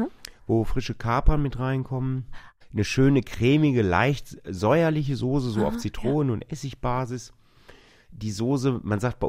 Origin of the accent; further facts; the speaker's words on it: North Rhine-Westphalia, Germany; Weil ich komme ja aus dem Ruhrgebiet, also es gab es früher kaum frische Kräuter.